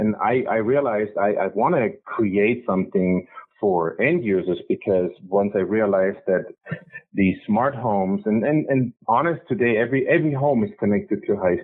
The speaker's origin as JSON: {"language": "English", "town": "Munich", "region": "Bavaria", "country": "Germany", "tie": "born or raised there", "also_born_or_lived": "Baden-Baden", "said": "So I was born in Baden-Baden, Black Forest, but I was pretty much raised and grew up in Munich."}